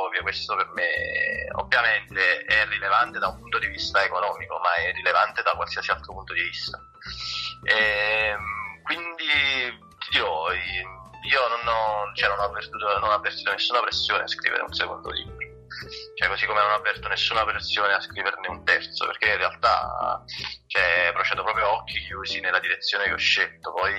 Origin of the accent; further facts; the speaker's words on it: Naples, Campania, Italy; accent: Neapolitan; se le persone mi dicono che sono napoletano, per me c'hanno ragione, cioè, nel senso, che cosa dici? Mi sembra abbastanza evidente sia dai tratti somatici che dall'accento e tutto